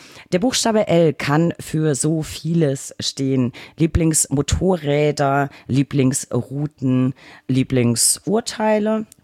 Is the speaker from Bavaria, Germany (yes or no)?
yes; Bavaria, Germany; Ich komme auch aus Franken ursprünglich.